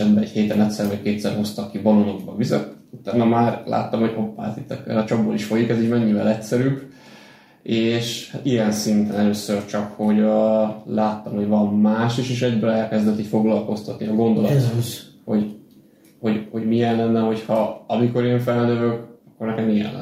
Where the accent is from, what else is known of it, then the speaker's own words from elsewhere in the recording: Lengyel, Tolna, Hungary; Hát egy tanyán születtem. Itt a környéken egy falu mellett, Lengyel mellett.